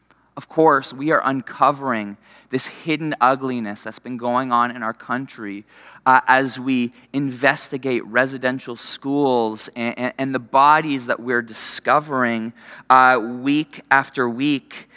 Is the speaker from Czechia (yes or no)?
no; Ontario, Canada; And now I grew up in Ontario, and maybe that in itself tells you where the story is headed. But I was in Ontario in high school, grade 12